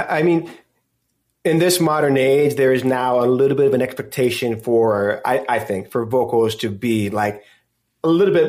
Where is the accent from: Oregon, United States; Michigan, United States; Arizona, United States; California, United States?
California, United States; Los Angeles; now in Manhattan, United States; because I was born in Los Angeles. So there are times that I travel out there and L.A. feels like home because of the memories I have of being a kid there.